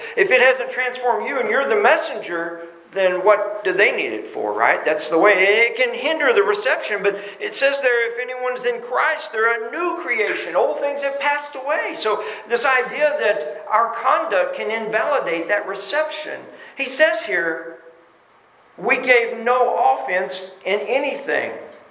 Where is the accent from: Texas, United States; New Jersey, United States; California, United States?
Texas, United States; I say that as a Texan.